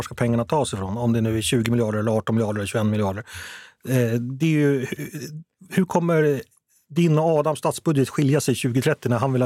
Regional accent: Sweden; born there; jag är född i Sverige 1977.

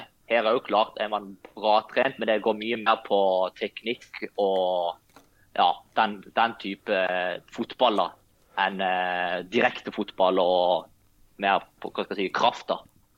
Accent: Lyngdal, Agder, Norway; Nei, helt siden jeg flyttet fra Lyngdal så har jeg tatt litt dialekt fra alle plassene jeg bodde i, så jeg vet egentlig ikke hva du skal kalle den dialekten.

